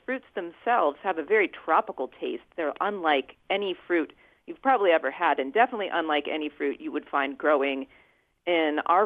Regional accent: Ohio, United States; I didn't know about pawpaws until I was in my 20s, and I grew up here in Ohio.

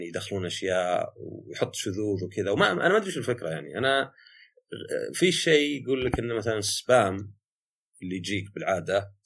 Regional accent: Saudi Arabia; هاي ترى شيء لاحظته مرة عندنا بالسعودية بالذات

